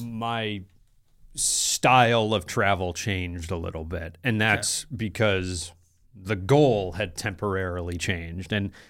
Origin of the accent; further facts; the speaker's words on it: Midwest, United States; I was a kid from the Midwest. I was like, Asia, this is crazy.